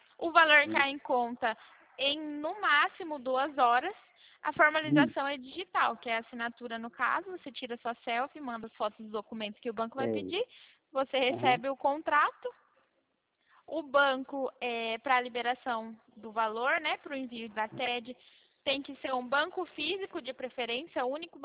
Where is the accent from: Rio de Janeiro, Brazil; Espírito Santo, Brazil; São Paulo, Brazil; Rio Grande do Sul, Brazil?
São Paulo, Brazil; Rio Claro; Eu sou de Rio Claro.